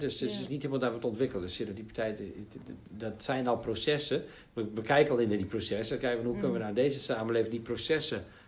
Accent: Netherlands; also born or lived in United States / Persian Gulf / Scotland; Jawel, ik ben gewoon een Nederlander.

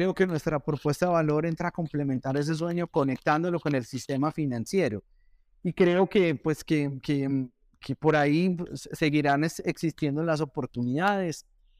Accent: Antioquia, Colombia; pues yo soy paisa, pero pues amo Medellín, Bogotá y Barranquilla y vivo feliz, feliz.

